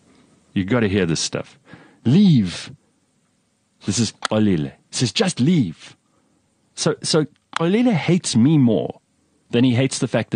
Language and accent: English; South Africa; Even if it is, maybe it's one of the few advantages left to being South African, because there are few.